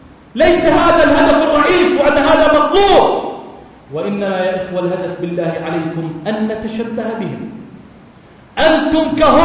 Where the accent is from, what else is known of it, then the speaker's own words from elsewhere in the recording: Jordan; هذا بلدنا الأردن وهو قطعة من بلاد الشام، اجعله واحة للأمن والأمان